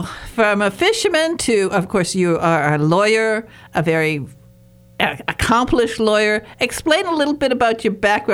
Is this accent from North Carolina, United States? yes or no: no; Michigan, United States; I'm from Michigan's Upper Peninsula. I was born on the shores of Lake Superior, and I've been fishing, well, since before I could walk, to tell you the truth.